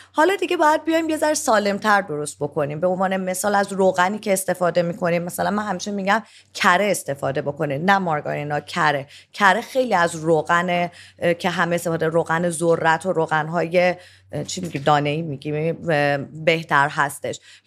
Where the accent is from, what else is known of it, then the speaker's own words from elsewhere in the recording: Iran; خب ببینید ما ایرانی هستیم